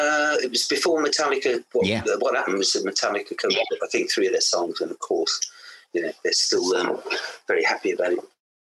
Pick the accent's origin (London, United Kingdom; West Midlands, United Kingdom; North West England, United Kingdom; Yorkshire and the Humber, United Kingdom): West Midlands, United Kingdom; Wolverhampton; No, I grew up on the good side of Wolverhampton, if there is such a thing.